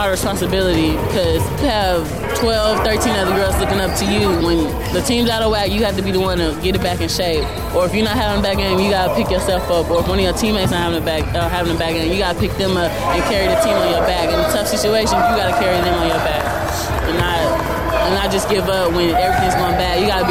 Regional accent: Arlington, Texas, United States; I'm from Arlington, Texas. I went to a high school, Mansfield Summit.

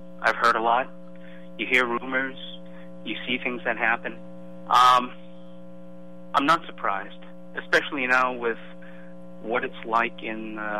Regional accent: Massachusetts, United States; I live out here now, and I grew up outside of Boston.

